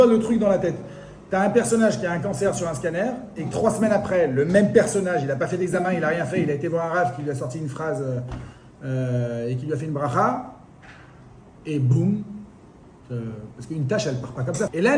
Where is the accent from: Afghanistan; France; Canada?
France; Je viens de France pour remercier